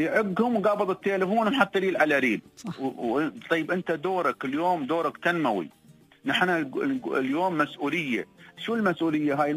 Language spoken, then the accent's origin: Arabic; Dubai, United Arab Emirates